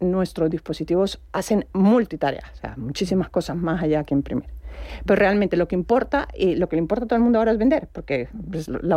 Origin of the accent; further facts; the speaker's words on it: Colombia; yo soy mujer, soy colombiana, de más de 40 años